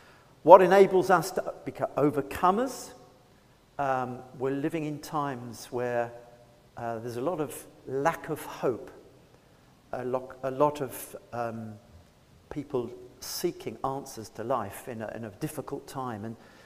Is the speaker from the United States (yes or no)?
no; South East England, United Kingdom; I am British and originally was from the Kent area.